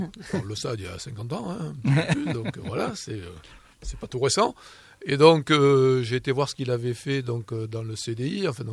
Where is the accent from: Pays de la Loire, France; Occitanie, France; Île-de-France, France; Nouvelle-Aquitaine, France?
Nouvelle-Aquitaine, France; Bassussarry; Moi je viens de Bassussari et je suis aussi peintre abstrait.